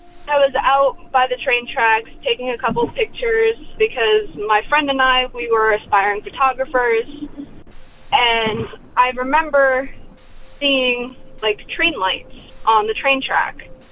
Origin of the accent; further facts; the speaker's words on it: New Jersey, United States; I'm from New Jersey.